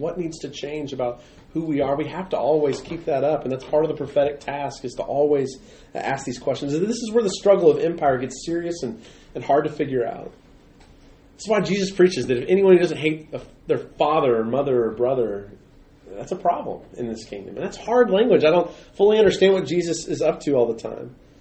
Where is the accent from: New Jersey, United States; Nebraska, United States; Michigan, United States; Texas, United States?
Texas, United States; I'm a Charger from the past. I'm a Texan.